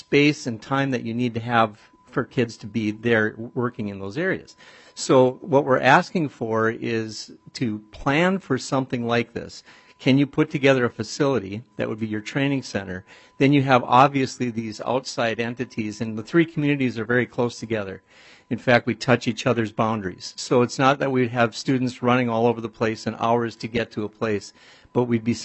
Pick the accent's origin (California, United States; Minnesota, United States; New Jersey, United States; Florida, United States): Minnesota, United States; Esko; I was born and raised in Esco.